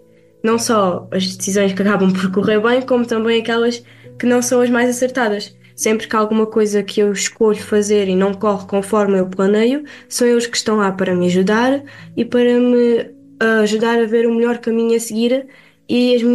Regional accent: Elvas, Alentejo, Portugal; tenho 16 anos e sou de Elvas. Neste momento sou estudante na escola secundária Dom Sancho II em Elvas e vou para o 12º ano.

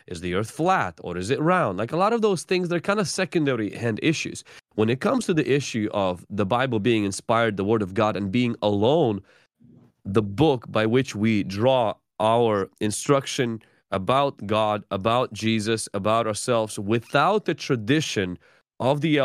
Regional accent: Ukraine; So what I grew up in Ukraine, it was mainly Orthodox.

